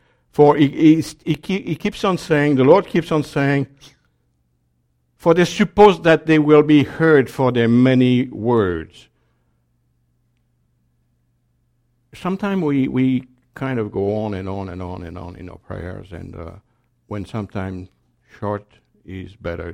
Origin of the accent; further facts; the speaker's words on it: France; accent: French; English is a second language; Or I pronounce that pretty badly because of my French accent, but you'll forgive me.